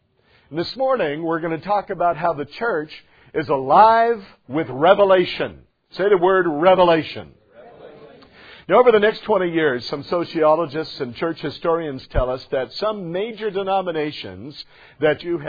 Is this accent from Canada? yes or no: no; United States; I'm proud of being an American.